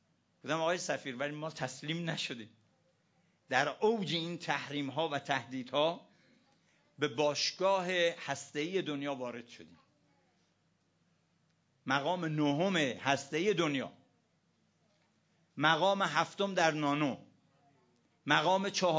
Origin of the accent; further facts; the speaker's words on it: Iran; مردم چجوری با ما برخورد میکنن تا میفهمیدن ما ایرانی هستیم